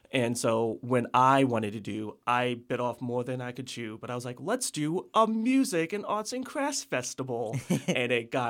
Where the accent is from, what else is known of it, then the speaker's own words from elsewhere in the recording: Virginia, United States; moved away; I moved here from Virginia, and I didn't, like, know anyone.